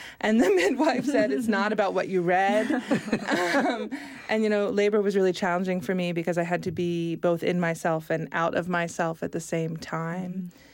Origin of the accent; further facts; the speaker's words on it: Virginia, United States; which I thought was funny because I'm from Virginia and I often try to run away from Virginia.